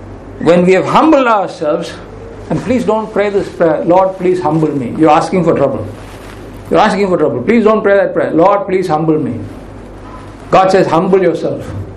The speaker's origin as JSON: {"language": "English", "country": "India", "said": "And speaking as an Indian citizen, I would say that India has never needed healing more desperately at any time in history than it does now."}